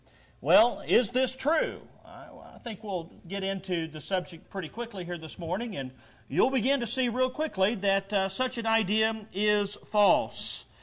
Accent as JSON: {"language": "English", "region": "Arkansas", "country": "United States", "tie": "born or raised there", "said": "I remember that a few years back in my hometown down in Arkansas where I grew up."}